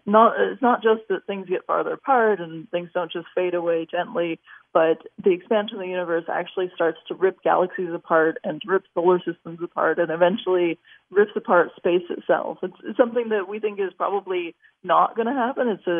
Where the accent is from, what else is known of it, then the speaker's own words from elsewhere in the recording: Los Angeles, California, United States; No, I grew up in Los Angeles. There wasn't a lot of sky.